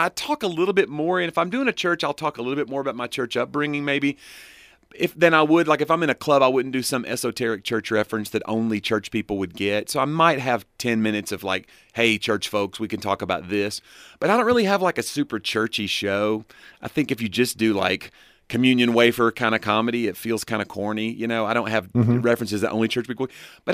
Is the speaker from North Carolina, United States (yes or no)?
no; Tennessee, United States; I got back from North Dakota, and I'm from Tennessee, so people think they don't have an accent in North Dakota.